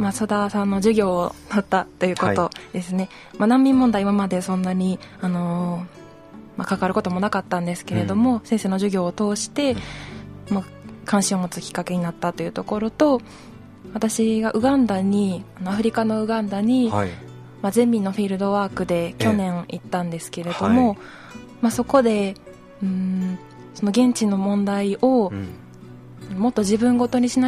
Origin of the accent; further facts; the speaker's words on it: Kyoto, Japan; 出身は京都で、生まれも育ちも京都です。